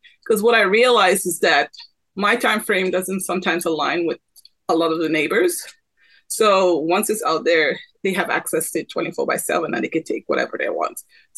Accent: Trinidad & Tobago; I think growing up in Trinidad, my grandparents were farmers.

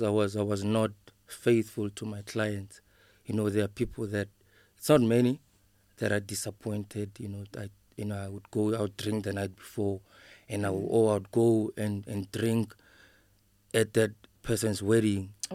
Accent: Bela-Bela, Limpopo, South Africa; now in Johannesburg, South Africa; Yeah, so I was born and raised in Limpopo.

